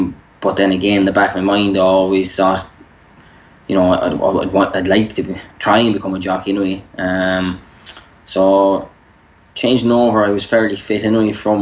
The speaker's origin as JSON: {"language": "English", "town": "Castlederg", "region": "Northern Ireland", "country": "United Kingdom", "lives_now": "Ireland", "said": "I'm from Castledarg originally in County Tyrone."}